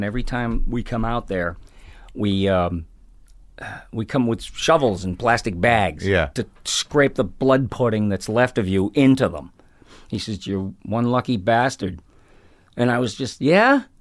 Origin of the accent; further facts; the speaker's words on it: Ireland; And alcohol, well, being Irish, I know that there's way more to it than alcohol and being an alcoholic.